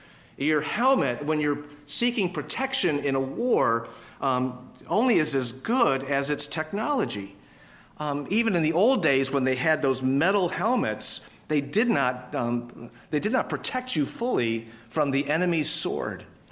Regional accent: Grand Island, New York, United States; When I was growing up in Grand Island, New York, every August was the time when the boys on the island gathered together for junior football.

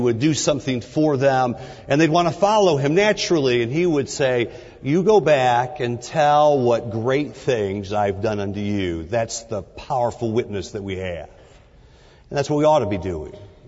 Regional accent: Detroit, Michigan, United States; I grew up in the Detroit area

